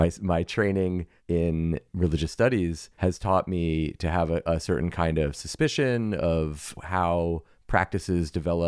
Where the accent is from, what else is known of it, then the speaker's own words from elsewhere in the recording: New York, United States; I grew up in New York.